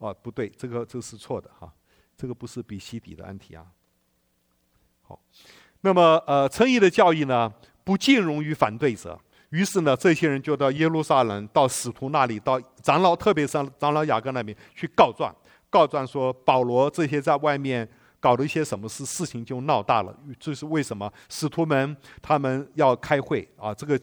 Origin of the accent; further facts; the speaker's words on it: Taiwan; now in United States; 我们小时候在台湾乡下那个杀鸡都是把血放进才能吃的